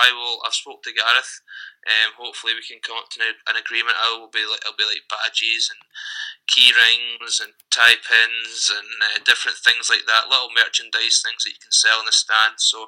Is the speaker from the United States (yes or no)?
no; United Kingdom; As a British player, I said it last year, you have to up your game if you want to have a job